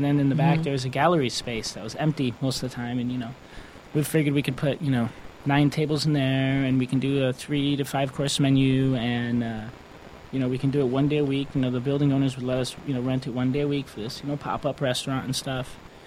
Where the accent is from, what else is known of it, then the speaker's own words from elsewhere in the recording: Chicago, Illinois, United States; I'm from Chicago area. So born and raised, where I grew up with my family, my dad was a steelworker, my mom was a high school teacher.